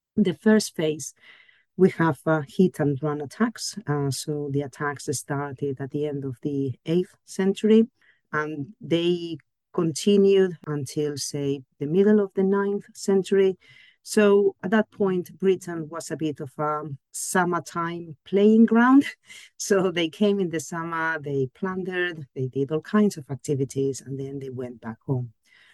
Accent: Valencia, Valencian Community, Spain; accent: Spanish; English is a second language; So as people might guess from my accent and from my names, I'm Spanish. I did two degrees, one in English philology and another one in Spanish philology in Spain at home in Valencia.

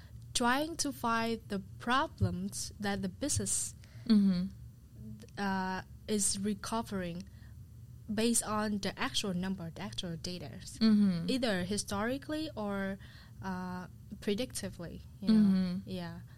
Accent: Vietnam; moved away as an adult; And I'm originally from Vietnam. I came here since 2021, like in January, like right after COVID.

